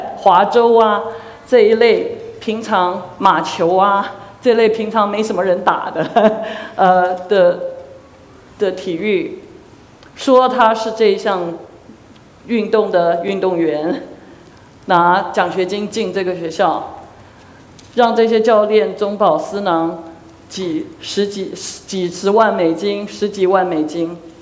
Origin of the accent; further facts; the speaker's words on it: China; 我们中国人，我小的时候第一个对公义的印象是